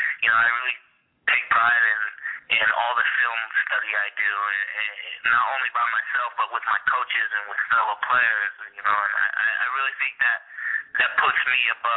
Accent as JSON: {"language": "English", "region": "Hawaii", "country": "United States", "said": "I'm Hawaiian, so I love my reggae."}